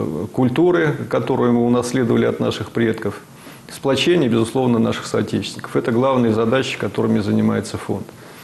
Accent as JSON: {"language": "Russian", "town": "Ryazan", "region": "Ryazan Oblast", "country": "Russia", "tie": "born there", "said": "Я родился в Рязани."}